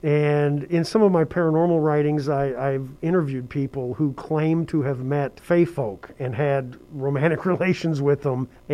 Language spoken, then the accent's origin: English; Orrick, Missouri, United States; I grew up in Oreck, Missouri, which actually on a farm outside of Oreck, Missouri, and Oreck's like 800 people.